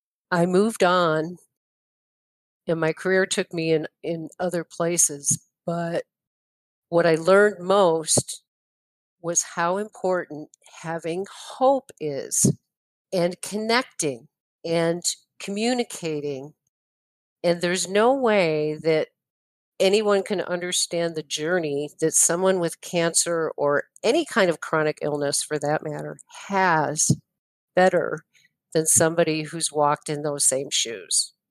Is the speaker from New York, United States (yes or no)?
yes; New York, United States; I don't think I ever remember it being that hot at this time of year when I grew up in Western New York